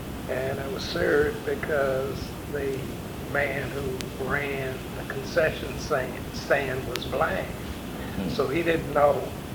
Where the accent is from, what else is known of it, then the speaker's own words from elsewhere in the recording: Jackson, Mississippi, United States; born there; I was born in Jackson, Mississippi in 1942.